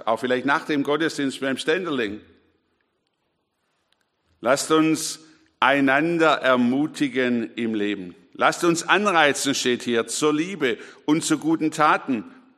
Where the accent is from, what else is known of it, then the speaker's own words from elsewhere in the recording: Bavaria, Germany; Ich komme ja nun aus Bayern und wir haben die Berge so ein bisschen vor uns, das Voralpenland.